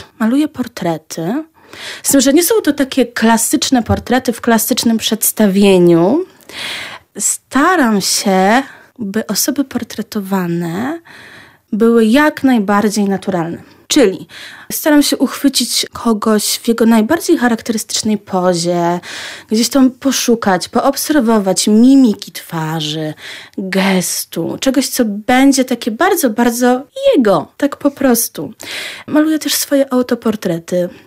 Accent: Lublin, Lublin Voivodeship, Poland; bo pochodzę z Lublina, jestem taką rodowitą lublinianką, dziewczyną ze Starego Miasta.

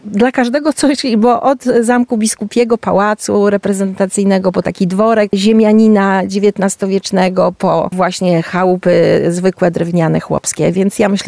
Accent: Warmian-Masurian Voivodeship, Poland; u nas w okolicach na Warmii, skąd pochodzę, glina.

